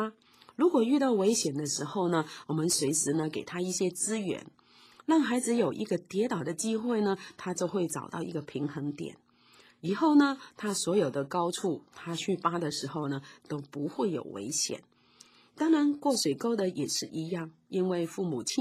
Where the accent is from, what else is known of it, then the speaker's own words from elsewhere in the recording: China; 因为我们中国人实在真的很爱自己的孩子